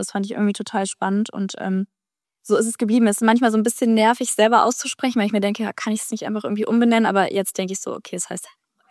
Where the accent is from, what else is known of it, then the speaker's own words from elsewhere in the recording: Cologne, North Rhine-Westphalia, Germany; Ich bin fast 38. Ich komme aus Köln.